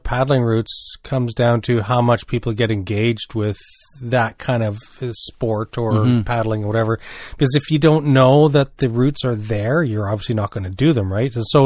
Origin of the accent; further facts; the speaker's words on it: New Brunswick, Canada; I'm from New Brunswick.